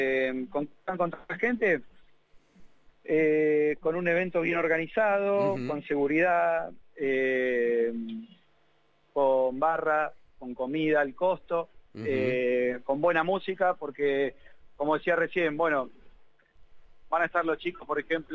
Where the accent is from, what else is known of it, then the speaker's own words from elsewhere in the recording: Monte Castro, Buenos Aires, Argentina; yo que soy de Monte Castro, de Ciudadela